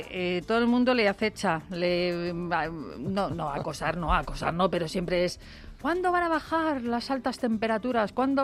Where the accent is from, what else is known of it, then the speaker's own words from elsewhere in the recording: Community of Madrid, Spain; Pues muchos somos madrileños